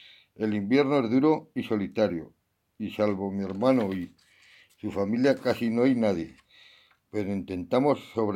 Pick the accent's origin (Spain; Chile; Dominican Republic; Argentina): Spain; Teruel, Aragon; born there; nací en Teruel y vivo en Portalrubio, un pueblo en medio del sistema ibérico y con un clima duro y poca gente.